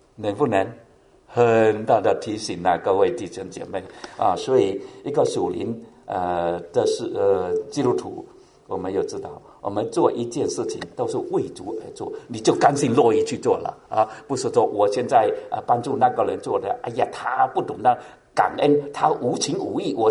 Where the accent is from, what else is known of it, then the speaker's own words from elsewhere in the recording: Hong Kong; 我们从香港来，我们都知道是吗？